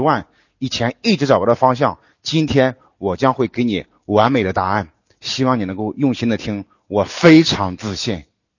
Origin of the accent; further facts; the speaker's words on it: Xiaxiaobu, China; 布呢是我的家乡，我从小长大的村庄呢叫下小布村。